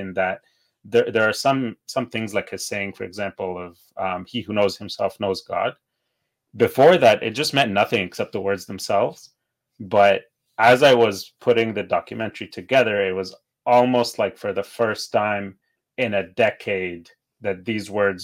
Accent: Egypt; I was born in Egypt, which is the Coptic Orthodox Church. And in Egypt, we are Copts are a minority, I believe less than 8%.

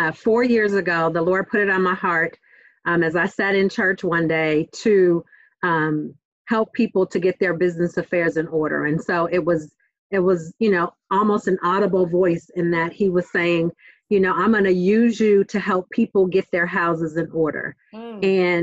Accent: Oakland, California, United States; Born and raised in Oakland, went through the entire Oakland Public School District.

